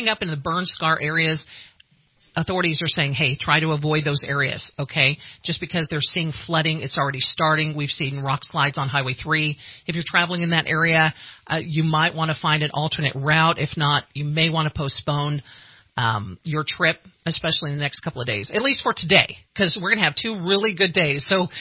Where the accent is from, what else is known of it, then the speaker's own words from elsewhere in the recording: Reading, Pennsylvania, United States; I grew up in Reading, love the area